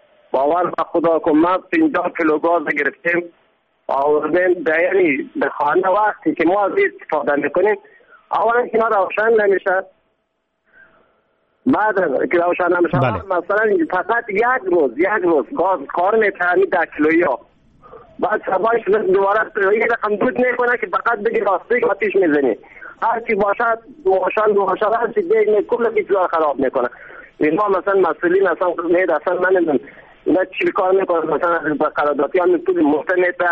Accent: Ghazni, Afghanistan; ولایت های سلسل مثل ولایت ما غزنی

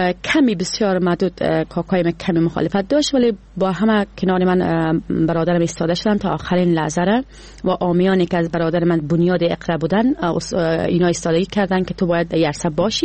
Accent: Doshi, Baghlan, Afghanistan; born there; ما چون از خانواده فرهنگی به دنیا آمدیم، از زادگاه من دوشی و دری کیهان هست، خانواده من فرهنگی و مذهبی هست.

